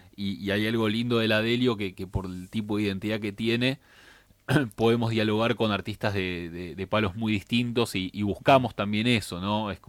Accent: Buenos Aires, Argentina; Somos porteños, pero somos porteños federales, ¿no? orgullosos de nuestra identidad porteña, pero en el marco de una identidad nacional.

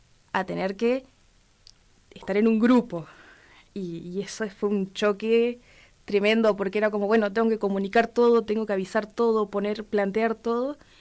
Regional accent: Ingeniero Jacobacci, Río Negro, Argentina; Me dice, vos sos de Jacobacci, ¿verdad? Sí, le digo, o sea, no es por agrandar a mi pueblito

